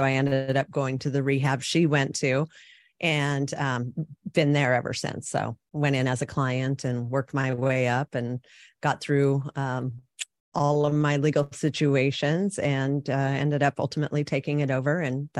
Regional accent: Reno, Nevada, United States; moved away as an adult; now in California, United States; No, I'm actually born and raised in Reno, Nevada, which is right over the border. So I grew up in Nevada and hating Californians because they came in and drove crazy.

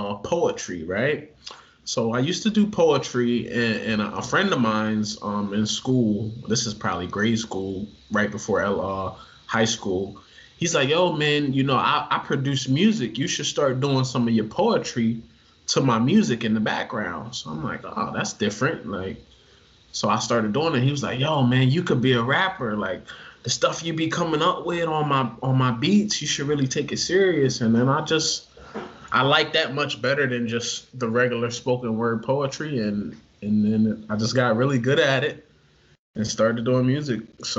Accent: Wilmington, Delaware, United States; So I grew up in Wilmington, Delaware. Born and raised there

